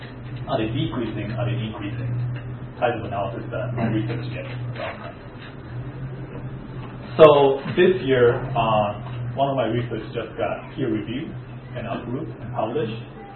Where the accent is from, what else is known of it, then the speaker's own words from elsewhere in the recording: Japan; English is a second language; now in United States; I am a third-year PhD student in Yongchang Lab. I am originally from Japan, but I came to University of Maine